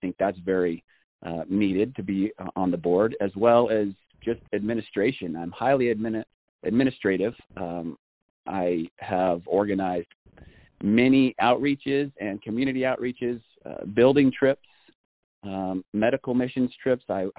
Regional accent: Arizona, United States; moved away as an adult; now in Idaho, United States; Yeah, so I've been in Idaho for almost 4 years, Bonner County for all of that. I came from Arizona with my family, and so I've been here for about 4 years

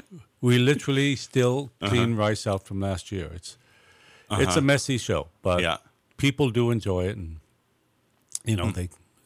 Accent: Hollywood, California, United States; I grew up down in Hollywood, and I was lucky enough to go see the show live on Sunset Strip back when I was 18.

